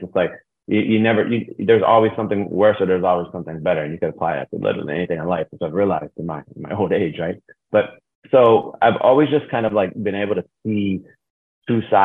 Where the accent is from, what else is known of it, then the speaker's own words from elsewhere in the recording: Youngstown, Ohio, United States; But like, I grew up in Youngstown, Ohio, which is a very, you know, blue collar town.